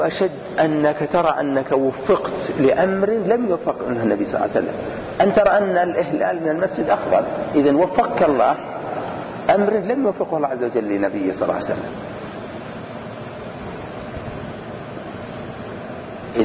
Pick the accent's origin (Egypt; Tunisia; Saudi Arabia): Saudi Arabia; Al-Qassim; ونحن من أهل نجد القصيم من نجد.